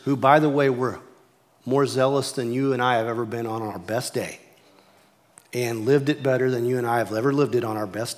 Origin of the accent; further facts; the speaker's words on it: Missouri, United States; where I was raised in Iron and Reynolds County, it's very like Scotch-Irish, clannish